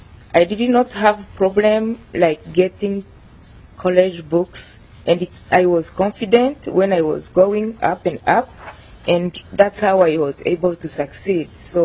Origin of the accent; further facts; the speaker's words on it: Rwanda; English is a second language; moved away as an adult; now in St. Paul, United States; I am from Rwanda in Africa. I came here in 2005 with my two children to join my husband.